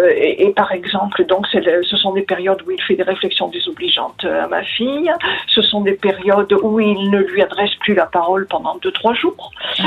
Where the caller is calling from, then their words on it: Biarritz, Nouvelle-Aquitaine, France; Je suis de Biarritz.